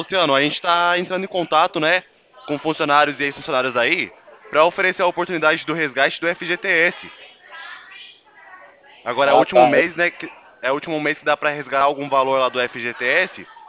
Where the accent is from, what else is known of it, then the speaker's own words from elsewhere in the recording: Presidente Prudente, São Paulo, Brazil; Eu sou aqui de Presidente Prudente